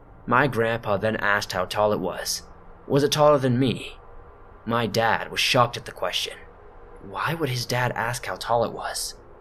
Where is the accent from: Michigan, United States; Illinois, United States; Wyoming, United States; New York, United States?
Michigan, United States; I'm from Michigan, way out in the middle of nowhere.